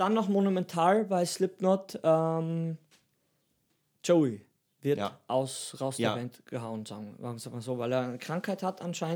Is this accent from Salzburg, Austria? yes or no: no; Steinhaus am Semmering, Styria, Austria; Es gibt auch ein Metal-Festival sogar in meinem Heimatdorf, Spital am Semmering. Also mein Dorf heißt Steinhaus am Semmering.